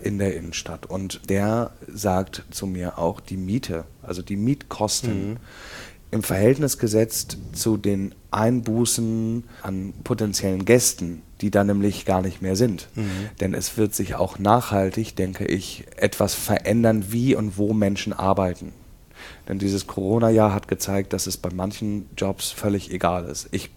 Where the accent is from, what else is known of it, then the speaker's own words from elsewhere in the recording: Hamburg, Germany; ich komme selber hier aus Eppendorf oder wohne jetzt eine lange Zeit schon hier. Ich kenne die Gegend